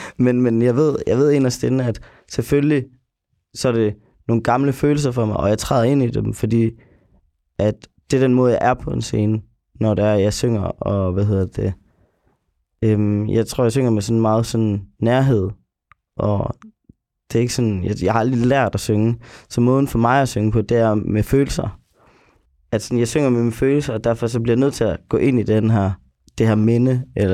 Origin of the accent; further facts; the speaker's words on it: Vodskov, North Jutland, Denmark; Jeg er opvokset i Vodskov.